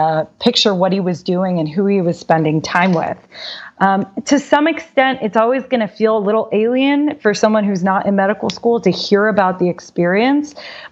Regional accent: Dallas, Texas, United States; now in Miami, United States; I moved to Miami, knowing nobody. I didn't have a network there. We went to school in Boston. I'm from Dallas originally.

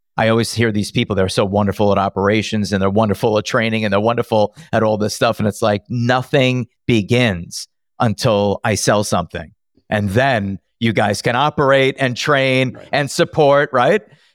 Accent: Long Island, New York, United States; You know, something like, I'm from Long Island.

